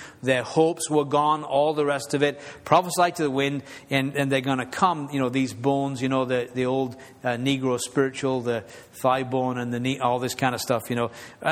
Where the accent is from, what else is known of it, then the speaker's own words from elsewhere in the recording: England, United Kingdom; Because I'm an Englishman, never seen a tornado in my life.